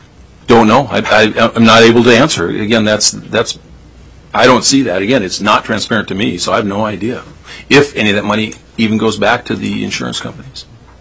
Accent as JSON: {"language": "English", "town": "Sitka", "region": "Alaska", "country": "United States", "said": "I'm a pharmacist from Sitka, Alaska."}